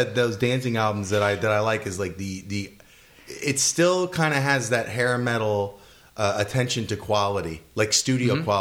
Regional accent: California, United States; we were just talking and we're both from California

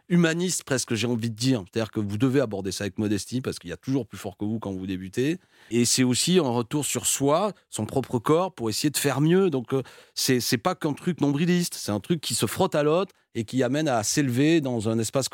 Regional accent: Béziers, Occitanie, France; Moi, je suis originaire de Béziers, terre de rugby

